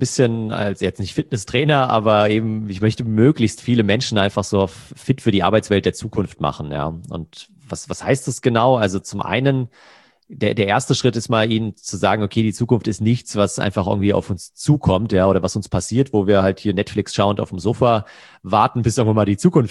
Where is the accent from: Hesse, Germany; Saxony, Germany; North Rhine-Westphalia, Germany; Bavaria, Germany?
Hesse, Germany; in der Nähe von Frankfurt, wo ich herkomme